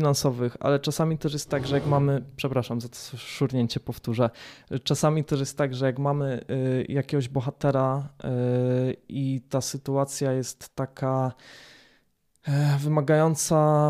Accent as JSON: {"language": "Polish", "town": "Katowice", "region": "Silesian Voivodeship", "country": "Poland", "said": "myślę, że premiera będzie w Katowicach, dlatego że my jesteśmy stąd."}